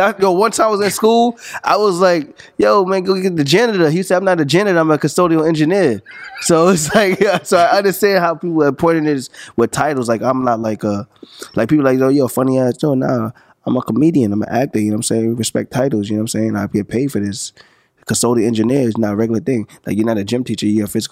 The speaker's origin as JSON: {"language": "English", "town": "St. Albans", "region": "New York", "country": "United States", "said": "I'm from St. Albans, you know what I'm saying?"}